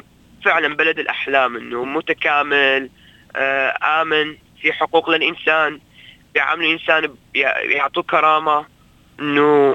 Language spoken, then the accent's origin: Arabic; Mosul, Nineveh, Iraq; moved away; طلعنا من الموصل الساعة 2 بالليل، وطلعنا من الموصل رحنا على القوش. كان القوش ظلينا هنيك شي 2 شهر.